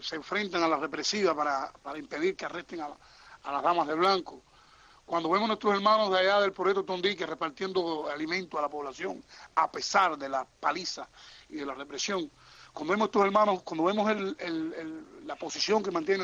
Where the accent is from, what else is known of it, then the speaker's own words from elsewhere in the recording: Placetas, Villa Clara, Cuba; por lo menos estoy hablando en el caso allá de mi pueblo, pudieron evitar que en 45, 46 bares placeteños se tocara cazuela